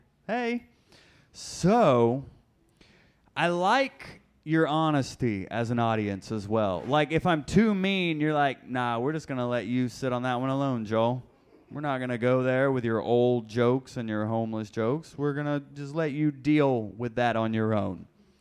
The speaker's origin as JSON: {"language": "English", "country": "Ireland", "said": "I'm Irish."}